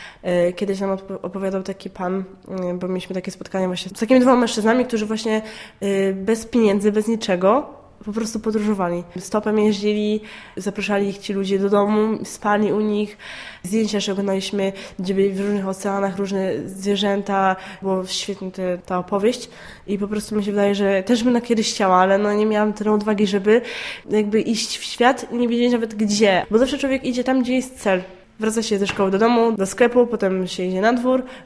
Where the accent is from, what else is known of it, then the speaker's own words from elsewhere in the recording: Bydgoszcz, Kuyavian-Pomeranian Voivodeship, Poland; urodziłam się w Bydgoszczy, a nawet w Bizielu.